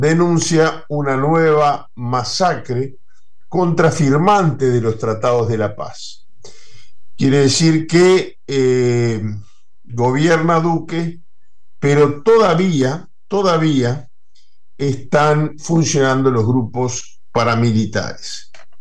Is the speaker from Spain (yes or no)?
no; Uruguay; Miren que yo lo miro desde acá como uruguayo a veces